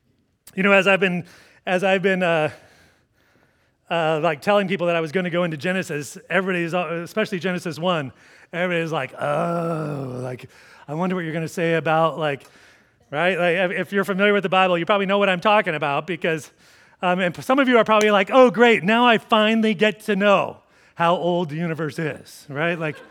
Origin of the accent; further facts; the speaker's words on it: Corvallis, Oregon, United States; I mean, I grew up in Corvallis, like doing things like skiing and whitewater rafting.